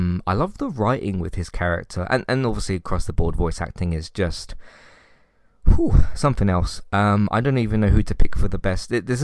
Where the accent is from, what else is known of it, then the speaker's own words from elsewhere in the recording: United Kingdom; it's not different from me, because I am British.